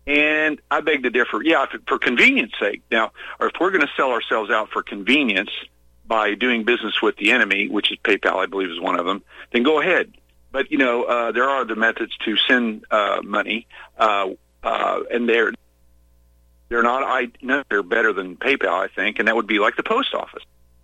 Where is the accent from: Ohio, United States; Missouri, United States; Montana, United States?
Missouri, United States; I'm originally from Missouri.